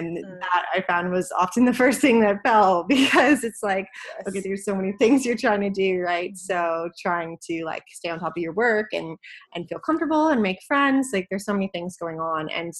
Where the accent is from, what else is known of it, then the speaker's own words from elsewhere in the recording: Toronto, Ontario, Canada; Yeah, so I'm originally from Canada, a little backstory on me. Grew up just outside of Toronto, and I went to university there for business.